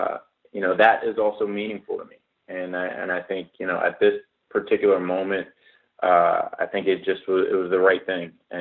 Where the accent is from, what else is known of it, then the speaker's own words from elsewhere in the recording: Norfolk, Virginia, United States; also born or lived in California; I was born in California. We moved to Norfolk when I was probably like 3 or so